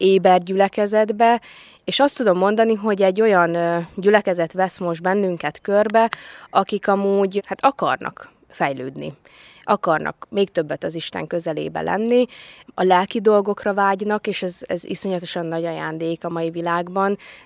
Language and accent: Hungarian; Szabolcs-Szatmár-Bereg, Hungary; Én szabolcsi gyerek vagyok, tehát Borsodba jönni nekem érdekes volt.